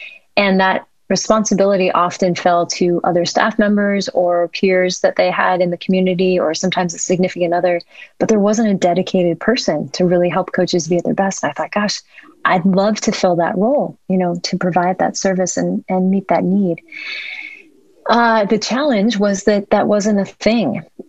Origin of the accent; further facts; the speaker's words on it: California, United States; And I was originally from the Bay Area.